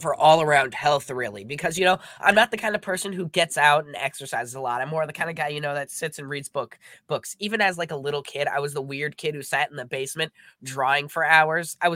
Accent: Minnesota, United States; No, I'm not from Rhode Island. I'm from Minnesota. I get that joke a lot.

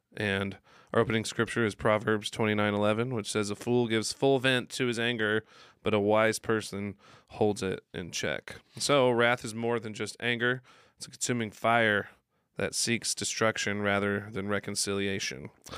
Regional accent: United States; No. Sorry. I'm American.

